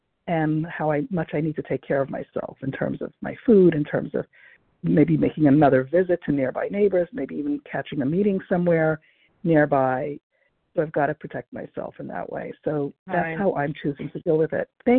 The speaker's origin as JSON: {"language": "English", "town": "Brooklyn", "region": "New York", "country": "United States", "said": "from Brooklyn, New York."}